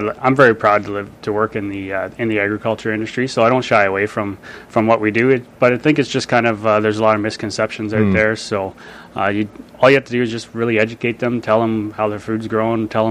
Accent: Rockwood, Ontario, Canada; I grew up kind of in Rockwood, just north of Rockwood, so it's a small town just north of Guelph.

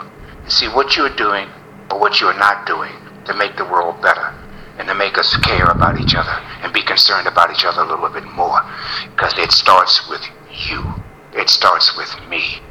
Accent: United States; because I come from the United States

